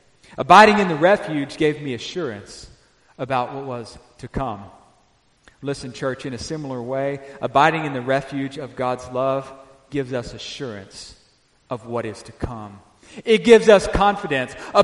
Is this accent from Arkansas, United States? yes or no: yes; Arkansas, United States; And I grew up in Northwest Arkansas, which is, you know, maybe an hour and a half from the Oklahoma state line.